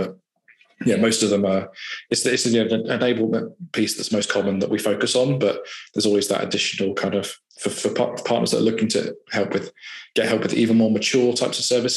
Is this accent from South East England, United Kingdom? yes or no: yes; Farnborough, South East England, United Kingdom; I grew up in Farnborough and born and raised there.